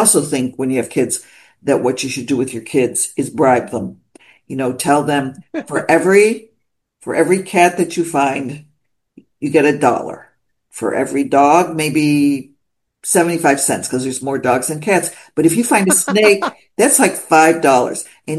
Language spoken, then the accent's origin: English; Buffalo, New York, United States; Well, my father had an Italian food store in Niagara Falls. I grew up in Buffalo, New York, and he had a contact in Paris